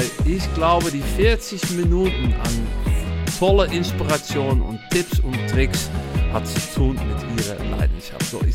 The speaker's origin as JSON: {"language": "German", "country": "Netherlands", "second_language": "German", "moved": "yes", "lives_now": "Germany", "said": "man hört das auch ein bisschen. Naja, ich komme aus Holland, aber ich wohne seit Jahren in Deutschland."}